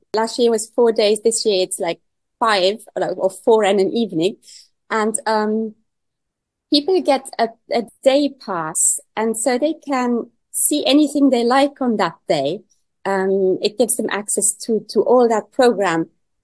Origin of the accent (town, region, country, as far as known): Luxembourg; now in London, United Kingdom